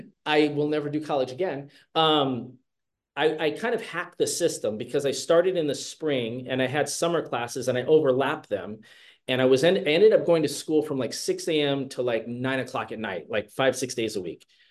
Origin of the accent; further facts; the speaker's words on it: Las Vegas, Nevada, United States; I actually was born and raised in Las Vegas, Nevada. I grew up there.